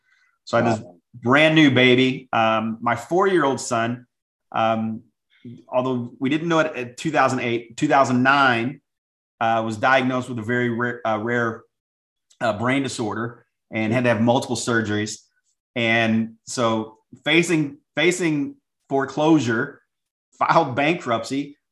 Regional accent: St. Louis, Missouri, United States; And I'm from St. Louis.

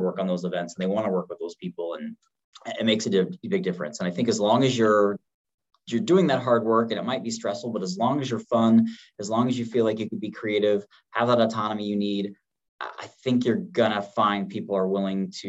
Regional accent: Ohio, United States; and I grew up in Ohio, but not at the lake.

